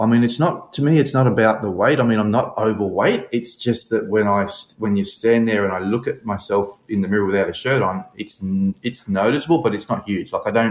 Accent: Brisbane, Queensland, Australia; Yeah, so I am from Brisbane, Australia. 51 years of age, and I've been on the biohacking journey

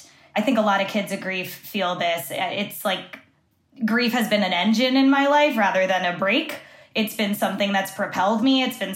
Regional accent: United States; And then I'm Cuban American and I grew up, Elena's mom is Cuban and, you know, she's Cañero Reed. But for me, it was flipped. My dad was born in Cuba.

